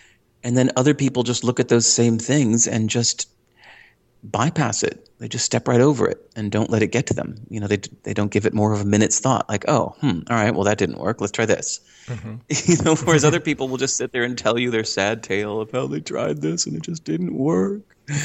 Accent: Chicago, Illinois, United States; I grew up in Chicago and was about to go to Berklee College of Music.

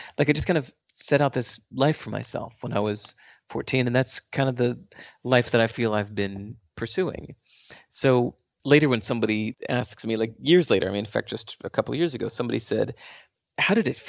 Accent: Berkeley, California, United States; born there; Born in Berkeley, California, 1969, and moved around a lot.

